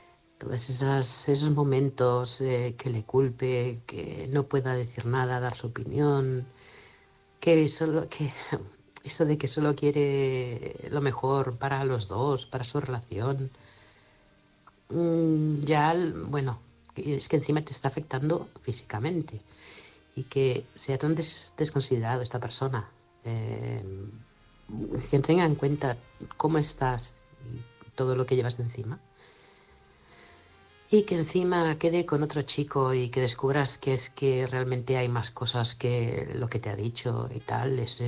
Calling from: Manresa, Catalonia, Spain; corresponsal de Manresa, Barcelona.

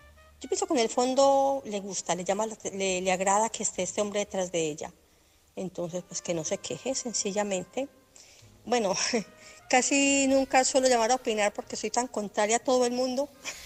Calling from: Barcelona, Catalonia, Spain; de Barcelona.

